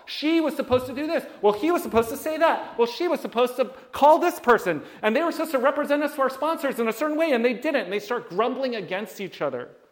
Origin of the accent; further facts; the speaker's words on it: Washington, District of Columbia, United States; My hometown, Washington, D.C., is notorious.